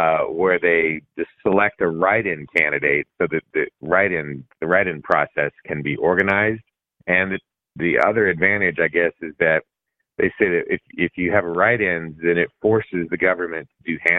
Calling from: Colorado, United States; No, I'm calling from Colorado, actually.

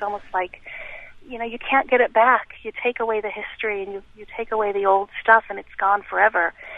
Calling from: Schroon Lake, New York, United States; Yeah, I'm actually calling from Schroon Lake, New York, but our cottage is in Paradox Lake, which is up the road.

